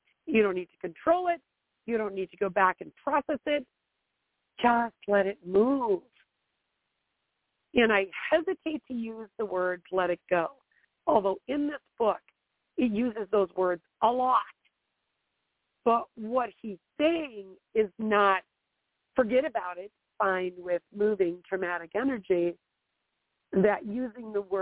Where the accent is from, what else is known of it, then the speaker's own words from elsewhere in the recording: Wisconsin, United States; I'm from Wisconsin, and I grew up in the 70s.